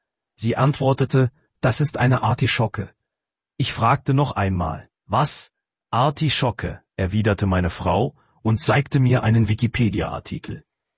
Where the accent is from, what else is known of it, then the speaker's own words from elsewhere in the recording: Belarus; moved away; Ich komme ursprünglich aus Belarus, und als Kind sah ich oft Werbespots im Fernsehen